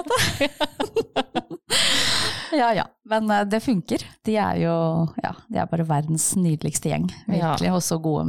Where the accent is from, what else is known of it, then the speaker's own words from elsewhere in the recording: Kosovo; now in Larvik, Norway; Jeg kom jo fra Kosovo og til Larvik på slutten av 90-tallet. Og jeg kom jo da til Norge og til Larvik som krigsflyktning fra krigen I Kosovo.